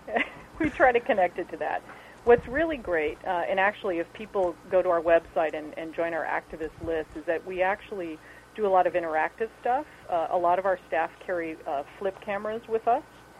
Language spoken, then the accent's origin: English; Colorado, United States; Well, I'm from the West. I'm a Colorado gal.